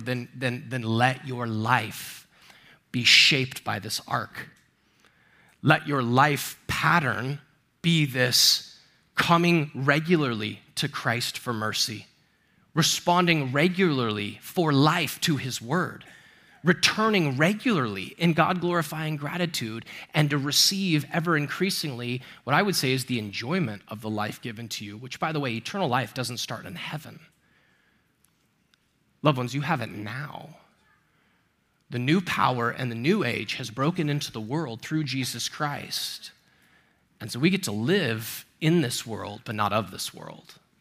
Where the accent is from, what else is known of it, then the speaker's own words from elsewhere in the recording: Texas, United States; I've been going to church forever. I grew up in Texas